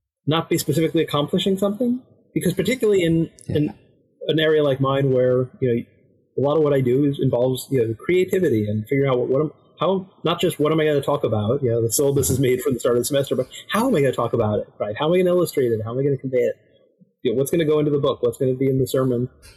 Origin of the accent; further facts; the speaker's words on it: New York City, New York, United States; Yeah, I grew up in New York City.